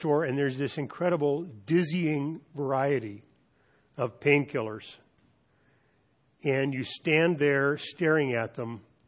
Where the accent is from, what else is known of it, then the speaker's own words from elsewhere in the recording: Easton, California, United States; When I was growing up in Easton, we thought the Pentecostals were exotic.